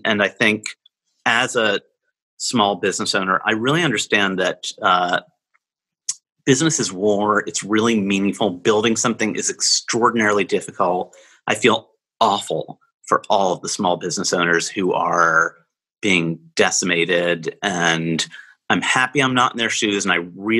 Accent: United States; I am very American dude. I love this country.

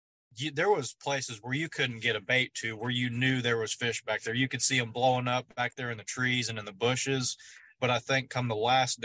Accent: Oklahoma, United States; Like, I'm from Oklahoma here on Grand Lake

